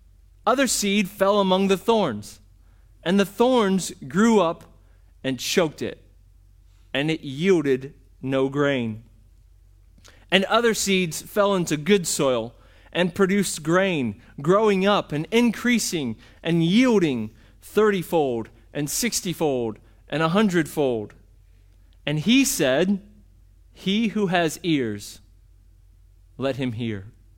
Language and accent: English; Hartville, United States; I grew up in church. I grew up going to Evermore. I'm from Hartville.